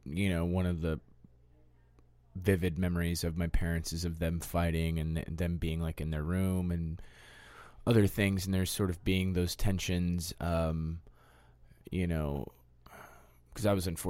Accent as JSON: {"language": "English", "town": "Denver", "region": "Colorado", "country": "United States", "tie": "born or raised there", "said": "I grew up in Denver, Colorado, mainly in the suburbs. I was born in Denver, but then just sort of, like, homogenized in the suburbs"}